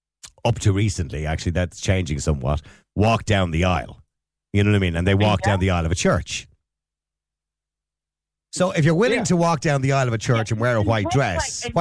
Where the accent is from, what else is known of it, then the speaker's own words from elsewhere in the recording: New Zealand; No, I'm not Australian. New Zealand.